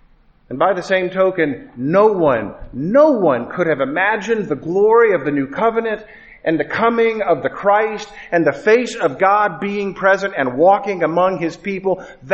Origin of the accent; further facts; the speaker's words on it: Orlando, Florida, United States; I was born in Zion. I grew up in Orlando, Florida